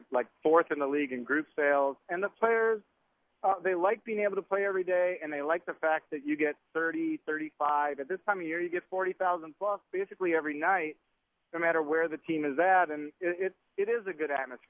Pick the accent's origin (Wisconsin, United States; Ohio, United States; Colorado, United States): Wisconsin, United States; Milwaukee; I mean, I'm from Milwaukee. At work … because I'm always talking it up.